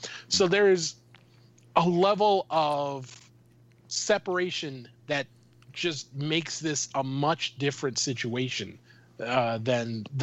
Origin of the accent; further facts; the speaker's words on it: Minnesota, United States; I'm from Minnesota. I was a Vikings fan. I am still a Vikings fan